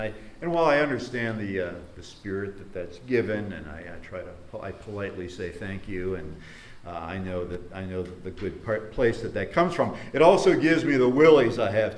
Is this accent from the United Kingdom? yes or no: no; Toledo, Ohio, United States; I'm a kid from Toledo